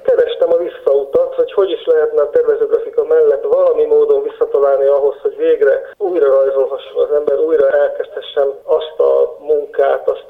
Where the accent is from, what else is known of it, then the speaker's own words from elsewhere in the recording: Nagykanizsa, Zala, Hungary; Nekem a szüleim nagykanizsaiak voltak, így én is ugye nagykanizsán éltem, születtem